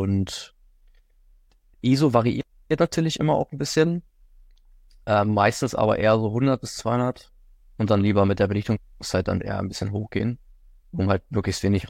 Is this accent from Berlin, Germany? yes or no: yes; Berlin, Germany; ich komme aus Berlin und gerade hier so in der Innenstadt